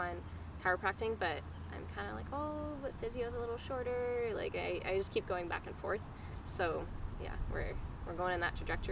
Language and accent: English; Keswick, Ontario, Canada; she grew up in Uxbridge and I grew up in Keswick, so she's more local to me than I guess some of the trails up north here.